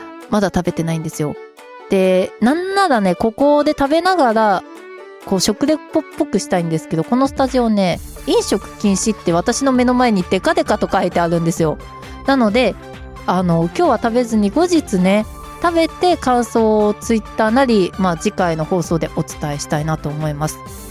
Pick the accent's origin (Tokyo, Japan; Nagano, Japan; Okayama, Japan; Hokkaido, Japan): Hokkaido, Japan; born there; 北海道生まれなんでね、あの函館のイカ飯弁当とかいろいろ考えたんですけど